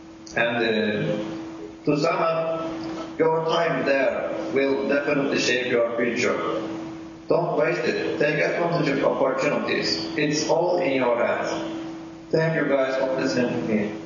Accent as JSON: {"language": "English", "country": "Turkey", "second_language": "English", "said": "I introduced myself. I said that I was a Jew from Turkey"}